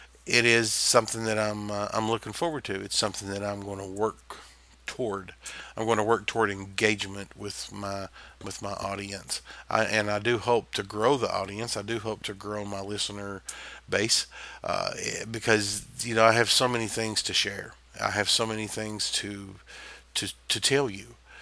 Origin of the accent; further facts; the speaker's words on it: the South, United States; accent: Southern; I was raised the old-fashioned way. I'm a Southern boy, and I don't know if you can tell or not by my accent, but I am definitely a hillbilly through and through, 100%